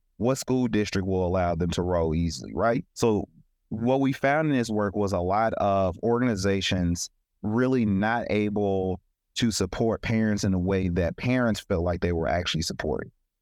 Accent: East St. Louis, Illinois, United States; So I grew up originally in East St. Louis, and it is both a place that is difficult to grow up in, but also you have so much love in the community.

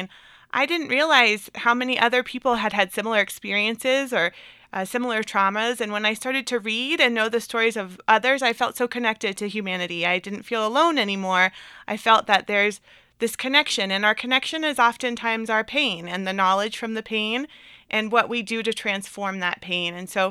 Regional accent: Boulder, Colorado, United States; So I was raised in Boulder, Colorado

